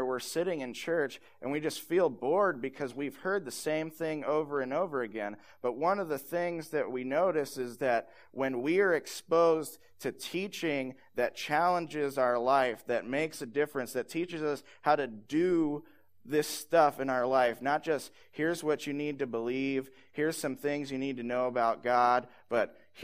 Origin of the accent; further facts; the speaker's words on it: the South, United States; I'm from the South, and we have Shoney's there, all right?